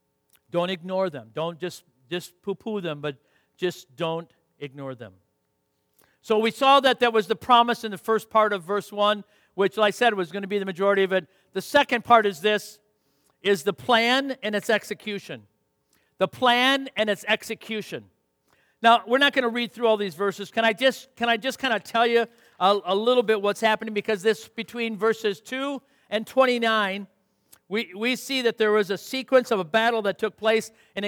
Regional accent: Saginaw, Michigan, United States; the reason we moved back to the Michigan, and I'm from Saginaw originally

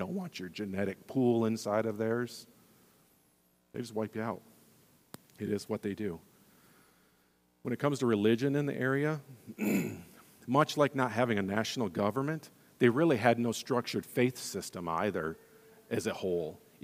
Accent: United States; this is hard for us as Americans to grasp

